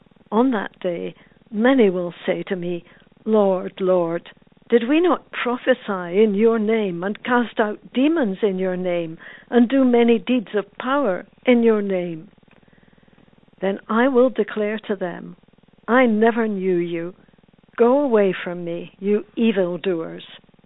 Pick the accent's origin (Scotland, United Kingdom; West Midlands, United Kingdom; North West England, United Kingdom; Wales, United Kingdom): Scotland, United Kingdom; Well, I grew up on the west coast of Scotland, and in summer, on the long, gorgeous sandy beach in my hometown